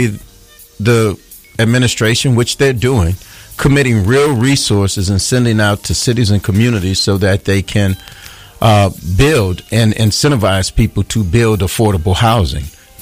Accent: New Orleans, Louisiana, United States; I'm from New Orleans. Cash Money and No Limits.

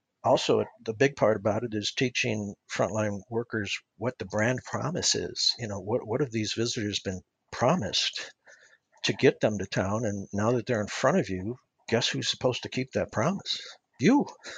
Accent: St. Louis, Missouri, United States; So, I'm from St. Louis, and we are big, it's a big baseball town.

